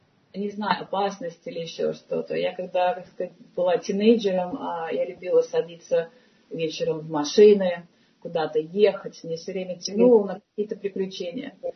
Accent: Saint Petersburg, Russia; потому что я тоже из Ленинграда.

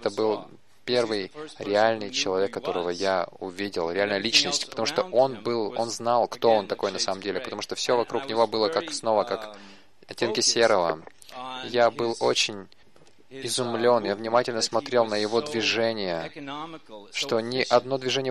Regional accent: United States; Russian is a second language; В 50-х годах, когда мы росли в Америке, у нас у всех были черно-белые телевизоры

